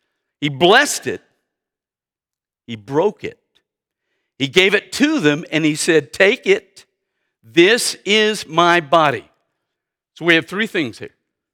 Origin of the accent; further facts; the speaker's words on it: the South, United States; I grew up in the South.